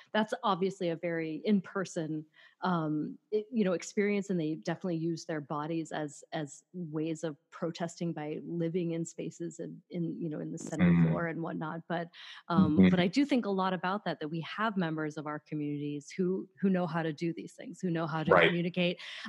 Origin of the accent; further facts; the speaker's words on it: Rochester, New York, United States; Cause I grew up in Rochester.